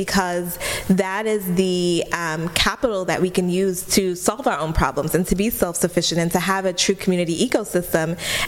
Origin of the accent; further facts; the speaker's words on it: Brooklyn, New York, United States; because we are New Yorkers from Brooklyn, we were like, oh, they're trying to set us up.